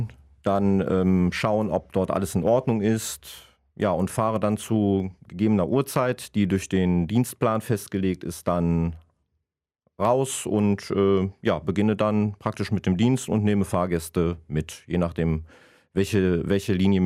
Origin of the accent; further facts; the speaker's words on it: Krefeld, North Rhine-Westphalia, Germany; ich bin 43 Jahre jung. Bin auch gebürtiger Krefelder, bin hier zur Schule gegangen, zur Albert-Schweitzer Realschule